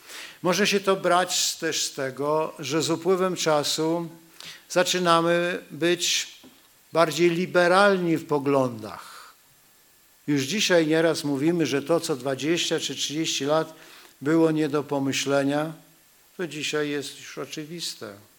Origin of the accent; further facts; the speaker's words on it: Gdańsk, Pomeranian Voivodeship, Poland; Ja jestem z Gdańska, więc cytuję tak ostro, jak to jest napisane.